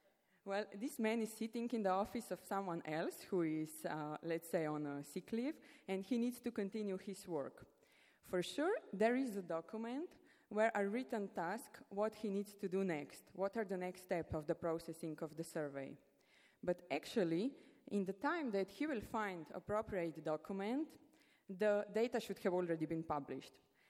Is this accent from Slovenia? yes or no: yes; Slovenia; from Slovenia, and I will talk about our internal documentation system.